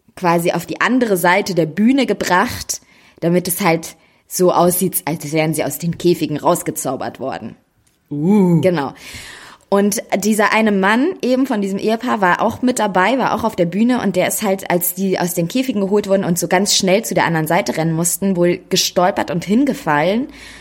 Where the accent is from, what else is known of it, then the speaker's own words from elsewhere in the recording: Austria; ich komme halt aus Österreich.